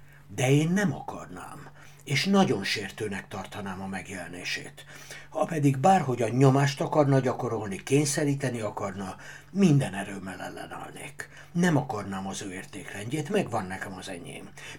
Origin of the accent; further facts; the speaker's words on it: Hungary; Végül Magyarországon maradtak, és én ott nőttem fel